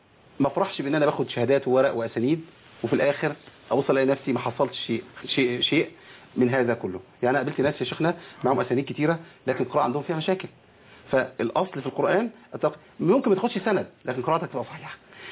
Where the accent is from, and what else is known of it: Egypt